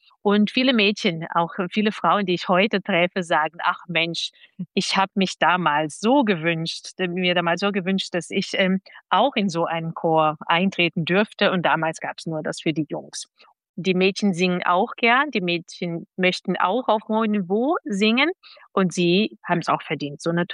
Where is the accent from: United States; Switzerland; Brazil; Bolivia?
Brazil; German is a second language; also born or lived in Berlin; now in Nuremberg, Germany; Also ich habe immer in Kinderchöre gesungen, aber in Brasilien war es damals Musik nicht ein Schulfach.